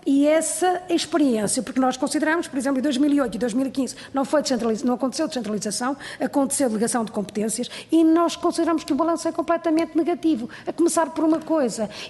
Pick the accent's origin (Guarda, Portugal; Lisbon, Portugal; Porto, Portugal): Porto, Portugal; eu vou ter mesmo que tenho de ir para o Porto, vou ter mesmo para a minha terra